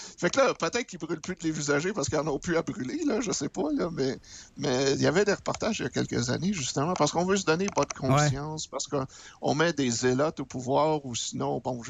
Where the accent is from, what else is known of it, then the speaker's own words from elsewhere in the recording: Quebec, Canada; Ça nous définit en tant que Québécois.